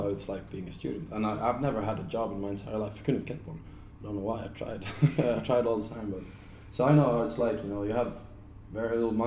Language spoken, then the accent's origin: English; Sweden; English is a second language; last year, I visited my hometown, my family.